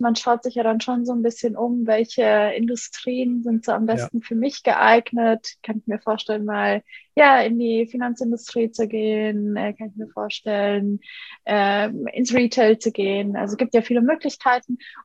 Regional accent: Munich, Bavaria, Germany; Ich bin in München aufgewachsen

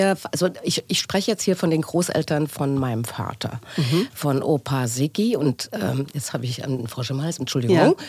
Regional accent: Dresden, Saxony, Germany; Ich komme tatsächlich aus Omsewitz in Dresden. Das ist am Rande der Stadt, neben Leutewitz, Gorpitz und so weiter. Und bin da... Ja, im Grünen aufgewachsen.

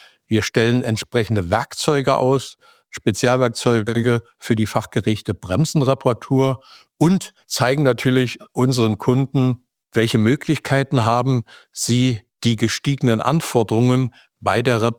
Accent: Brandenburg, Germany; Ich bin ja hier als Brandenburger, werde wahrscheinlich nicht reingelassen nach Österreich

